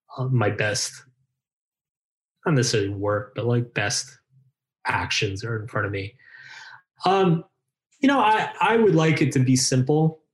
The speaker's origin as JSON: {"language": "English", "country": "United States", "said": "Because I'm American."}